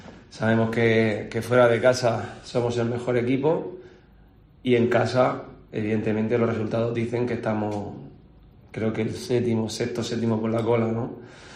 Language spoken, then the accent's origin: Spanish; Region of Murcia, Spain; yo soy murciano, murcianista